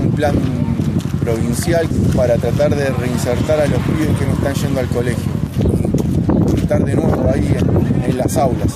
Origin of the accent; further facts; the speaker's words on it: Ensenada, Buenos Aires Province, Argentina; soy de Ensenada y estabilidad económica.